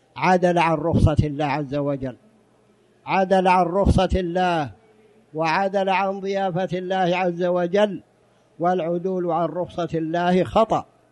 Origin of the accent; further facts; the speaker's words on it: Saudi Arabia; موجود عندنا في السعودية حتى الآن